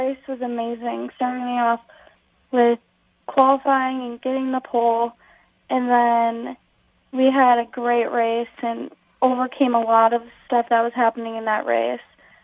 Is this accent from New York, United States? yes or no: no; Wisconsin, United States; We just got done with Madison, and we finished sixth there. And that was really cool being back in my home state.